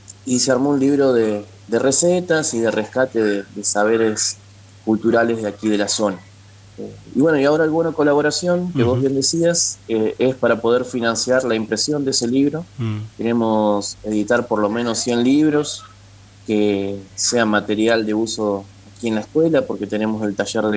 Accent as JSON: {"language": "Spanish", "region": "Buenos Aires", "country": "Argentina", "tie": "born or raised there", "said": "si me voy a Buenos Aires, porque yo soy oriundo de Buenos Aires, tampoco me reconocen."}